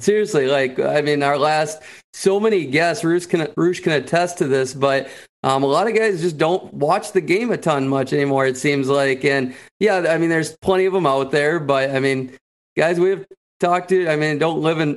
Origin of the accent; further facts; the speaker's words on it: Minnesota, United States; I grew up with him in Minnesota here.